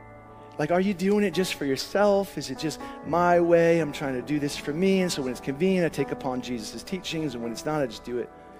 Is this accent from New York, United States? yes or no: no; Pennsylvania, United States; I grew up outside of Philadelphia, PA.